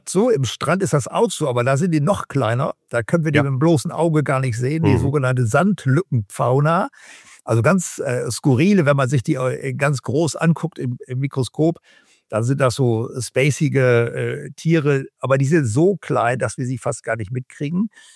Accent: Cloppenburg, Lower Saxony, Germany; dann auch Vögel in den Mooren rund um Kloppenburg, meine Heimatstadt

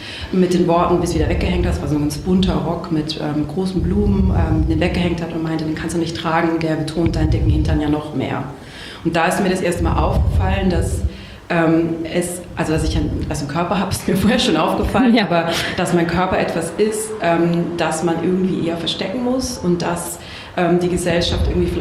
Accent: Baden-Württemberg, Germany; Aus Süddeutschland, aus einem kleinen Dorf am Fuße der Schwäbischen Alb.

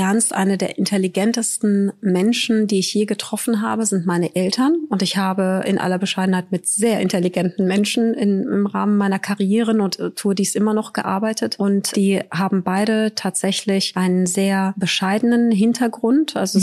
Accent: Frankfurt, Hesse, Germany; Ich habe noch 5 Halbgeschwister in Algerien und habe 2 sozusagen Geschwister mütterlicher und väterlicherseits, mit denen ich in Frankfurt geboren und aufgewachsen bin.

